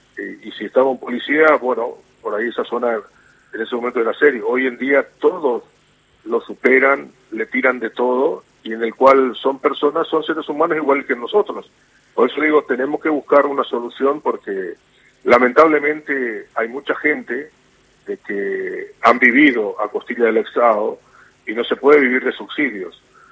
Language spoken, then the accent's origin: Spanish; Paraguay; Ese sistema yo no quiero en mi país. Yo no quiero que Paraguay se convierta en una Venezuela.